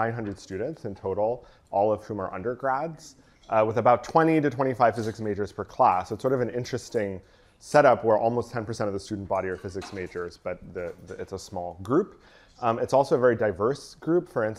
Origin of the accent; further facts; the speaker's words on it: Canada; now in Los Angeles, United States; even though I'm Canadian, I now live in LA.